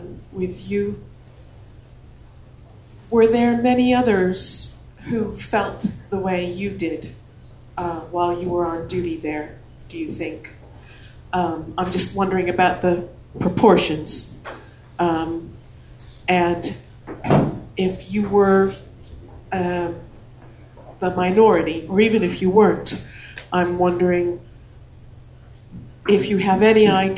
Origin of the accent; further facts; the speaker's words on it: Michigan, United States; I'm from Michigan too.